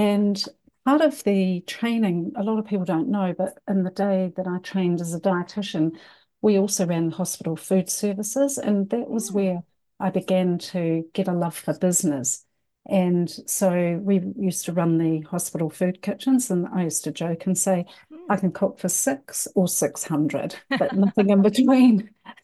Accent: Christchurch, Canterbury, New Zealand; also born or lived in Palmerston North; Oh, actually, I grew up in Christchurch and went to Otago University, married my dentist and ended up in Palmerston North for a large number of years. And around the earthquakes, I moved back to Christchurch

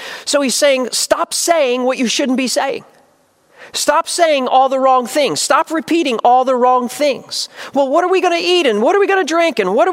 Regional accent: New Jersey, United States; I grew up at the beach. I grew up in South Jersey, just going to the beach many days of my life.

